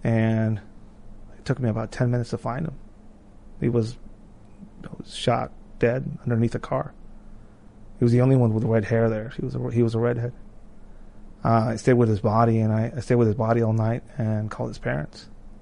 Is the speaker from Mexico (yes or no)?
yes; Tijuana, Baja California, Mexico; for somebody like me, growing up in Tijuana, either it was going into work for a call center